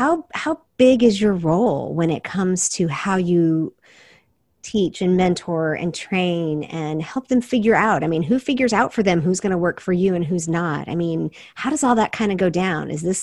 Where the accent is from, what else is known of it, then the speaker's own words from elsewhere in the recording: South Korea; growing up in Korea, we had Konglish, so I totally understand.